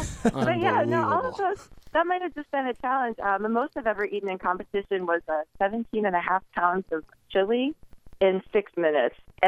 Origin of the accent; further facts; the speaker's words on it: New York, United States; now in Las Vegas, United States; while I'm originally from New York